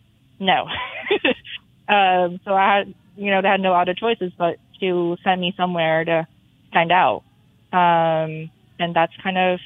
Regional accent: China; English is a second language; now in United States; Is that I am Chinese. There's nothing I can do to change about that. But I'm also an American Chinese, and that means that I have my cultural background and I'm proud of it, and I look the way I do. I speak the way I do. I do have an accent.

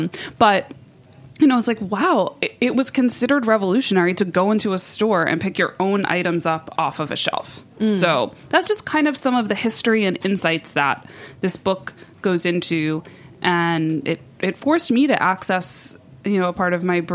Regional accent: New York City, New York, United States; because growing up in New York City, I remember listening to it as even a preteen.

